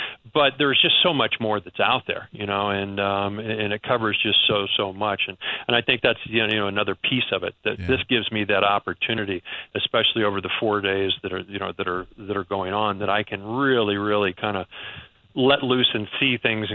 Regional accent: Missouri, United States

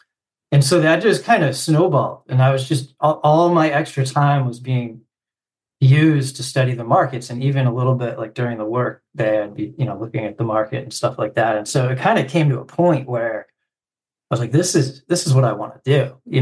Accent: New Hampshire, United States; now in New York City, United States; So I grew up in New Hampshire. I grew up on a farm, very different than New York City.

